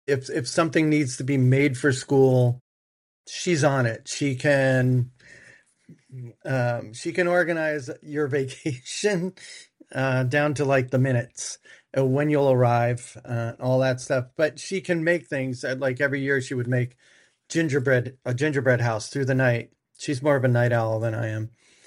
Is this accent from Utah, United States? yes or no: no; Cedar Grove, New Jersey, United States; I did grow up in Cedar Grove, there in Cedar Grove.